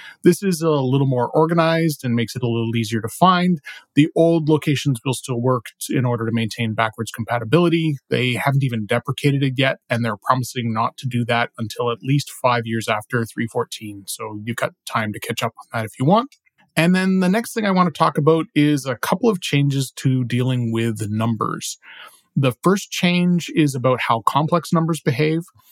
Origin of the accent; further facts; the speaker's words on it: Canada; which as a Canadian is hard to say